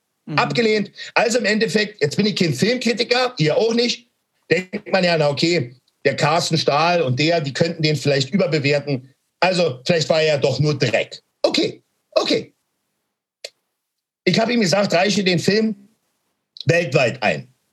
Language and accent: German; Berlin, Germany; Schaut mal, ich komme aus Berlin.